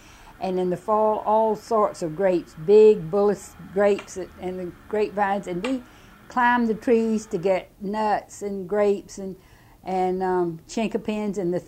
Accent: Jacksonville, Florida, United States; born there; Yes, I was born at home in Jacksonville. In December of 1916, it was on Phyllis Street.

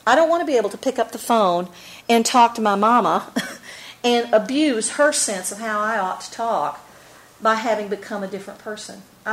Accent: Oklahoma, United States; accent: Oklahoma; I am not going to give up my Oklahoma accent for anything. And believe me, they tried to stomp it out of me.

